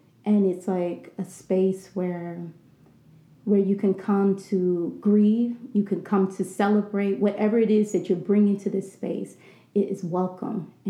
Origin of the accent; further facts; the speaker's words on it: Arkansas, United States; also born or lived in California; now in Atlanta, United States; But my hometown, where my grandmother lived and raised her family, was in Arkansas, in East Arkansas. And then my first memories are in California.